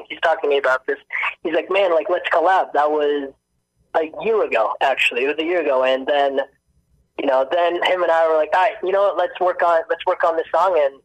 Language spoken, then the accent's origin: English; Brampton, Ontario, Canada; also born or lived in Montreal; Born in Montreal. And then I grew up in Brampton.